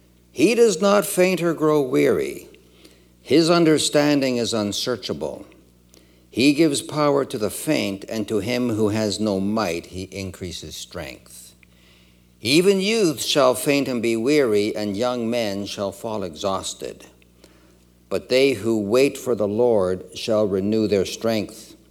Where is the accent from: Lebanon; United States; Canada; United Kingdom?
Canada; Edmonton, Alberta; born there; also born or lived in Winnipeg / Toronto; Many of you are aware that I was born in Edmonton. We moved to Winnipeg in 1949.